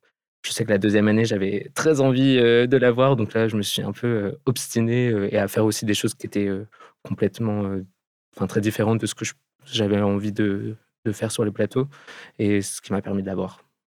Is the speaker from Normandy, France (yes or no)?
no; Pays de la Loire, France; Enfin, moi, je viens de Vendée, donc j'ai fait le conservatoire en Vendée, à Rennes.